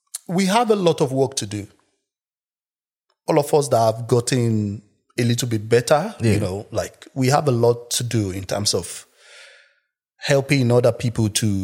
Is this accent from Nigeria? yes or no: yes; Lagos, Nigeria; also born or lived in Oyo State; now in London, United Kingdom; I'm from Oyo State, but we grew up in Lagos.